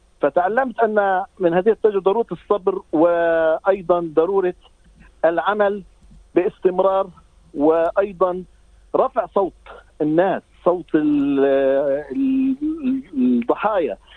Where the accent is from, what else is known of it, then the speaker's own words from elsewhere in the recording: Palestine; now in Australia; أولا أنا أتكلم عن تجربتي كفلسطيني، أيضا كأسترالي موجود